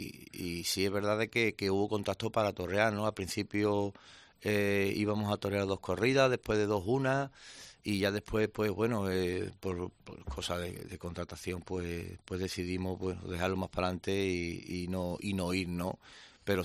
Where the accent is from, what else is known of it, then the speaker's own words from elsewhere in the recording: Madrid, Community of Madrid, Spain; soy de Madrid